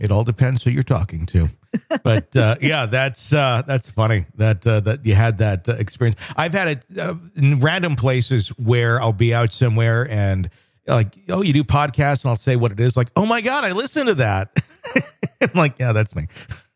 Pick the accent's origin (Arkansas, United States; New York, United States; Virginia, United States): Arkansas, United States; I've written about my experiences that have happened in my home state of Arkansas, but I have experiences in other places too.